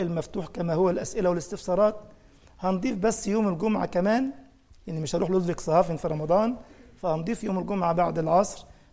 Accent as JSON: {"language": "Arabic", "country": "Egypt", "said": "الحيطان ليها ودان، عندنا في مصر يعني الحيطان ليها إيش"}